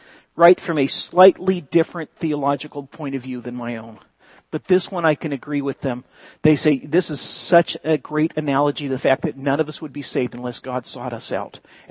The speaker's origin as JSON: {"language": "English", "region": "California", "country": "United States", "said": "Now, really quickly, we're from California. We should all know the answer to this."}